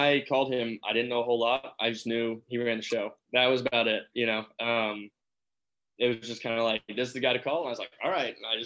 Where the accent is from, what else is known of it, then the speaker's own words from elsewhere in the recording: Canada; I'm Canadian.